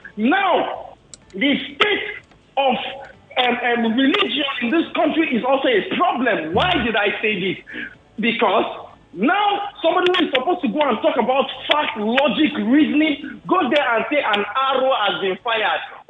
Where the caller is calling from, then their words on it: Lekki, Lagos, Nigeria; I'm calling from Lekki.